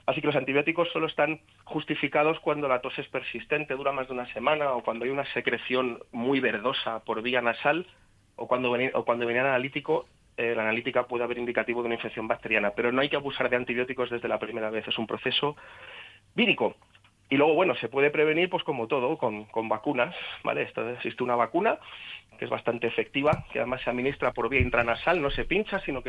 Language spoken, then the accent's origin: Spanish; Panama; born there; nació en Panamá como yo, la finca donde vivieron su familia está en mi pueblo